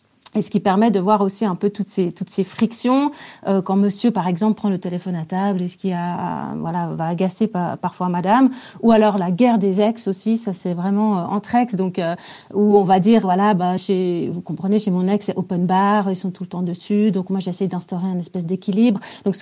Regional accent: Switzerland; pour aller au ski, je suis suisse.

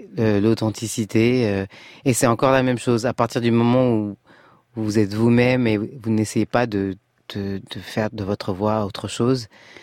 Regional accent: France; j'ai grandi en France, je suis française

